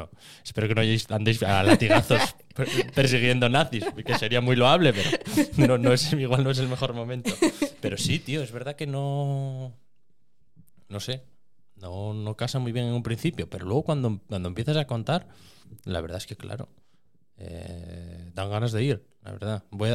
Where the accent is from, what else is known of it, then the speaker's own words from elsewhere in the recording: Lanzarote, Canary Islands, Spain; yo soy de Lanzarote